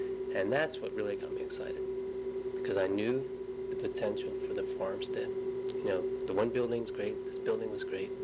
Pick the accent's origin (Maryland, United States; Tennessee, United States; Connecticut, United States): Maryland, United States; I grew up in Maryland, so it was pretty close to where I had grown up.